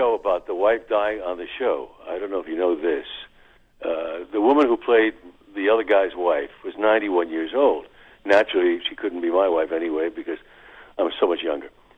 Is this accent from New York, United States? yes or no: yes; New York City, New York, United States; born there; now in California, United States; I was born in New York City.